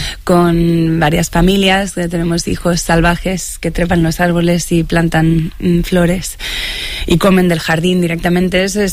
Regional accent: Madrid, Community of Madrid, Spain; de venir a Madrid, al lugar donde yo nací, al lugar donde yo crecí, a este Madrid irreconocible

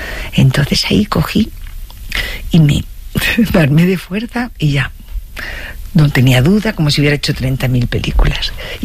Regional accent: Jaén, Andalusia, Spain; yo soy de Jaén

